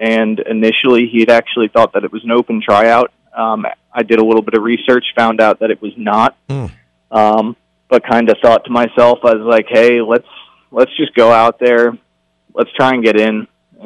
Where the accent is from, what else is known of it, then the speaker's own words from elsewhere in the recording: Philadelphia, Pennsylvania, United States; You know, I spoke with one individual with the Philadelphia Eagles, you know, my hometown team.